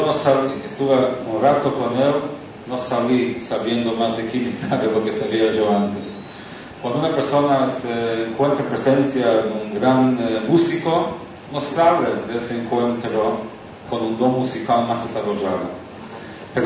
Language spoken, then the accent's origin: Spanish; Montevideo, Uruguay; Digo, yo soy de Montevideo, amigo de Buenos Aires.